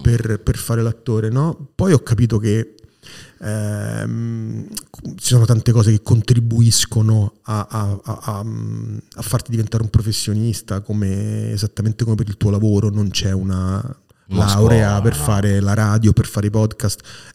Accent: Rome, Lazio, Italy; Questa, io lo dico da romano, certo, è una città che mi piace molto.

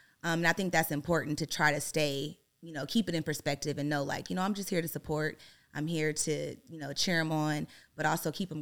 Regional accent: Compton, California, United States; Well, I am from Compton, California.

